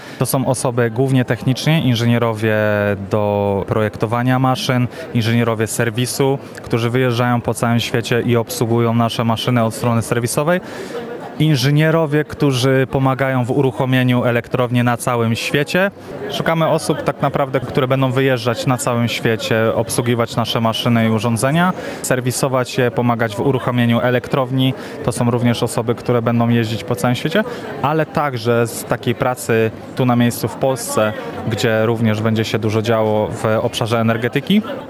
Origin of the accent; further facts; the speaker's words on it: Zgorzelec, Lower Silesian Voivodeship, Poland; Ja osobiście pochodzę ze Zgorzelca i stąd do Was przyjechałem.